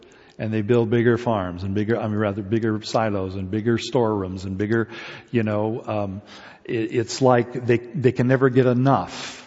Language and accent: English; South Korea; growing up in Korea, I was born, the Korean War ended in 1953 and I was born in 1954. So I grew up in an economy and in a country that was ravaged by war.